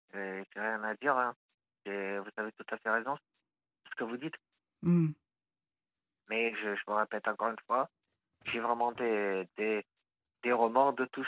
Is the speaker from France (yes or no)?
no; Portugal; j'ai fait un espèce de stage que j'ai fait chez moi au Portugal et tout.